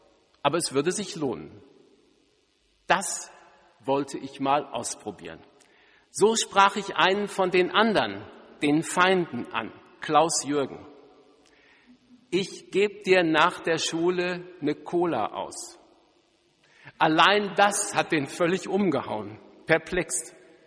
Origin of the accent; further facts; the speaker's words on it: Wanne-Eickel, North Rhine-Westphalia, Germany; Ich ging damals ins Jungengymnasium meiner Geburtsstadt, der schönen Stadt Wanne-Eickel.